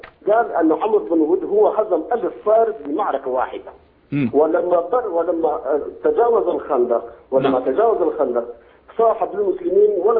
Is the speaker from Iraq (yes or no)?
yes; Erbil, Erbil Governorate, Iraq; Arabic is a second language; طبعا أنا من العراق من أربيل، ويمكن اللغة العربية مو زينة لأن أنا كردي.